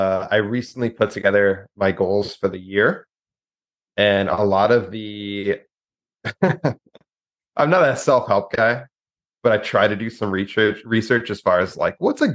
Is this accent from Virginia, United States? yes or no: yes; Arlington, Virginia, United States; born there; I was born in Arlington, Virginia.